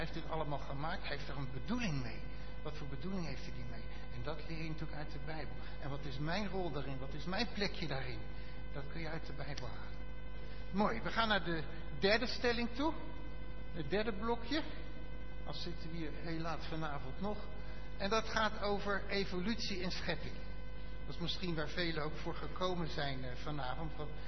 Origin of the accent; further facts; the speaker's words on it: Amersfoort, Utrecht, Netherlands; ik kom uit Amersfoort, dat is zo'n bolwerk van geïnformeerde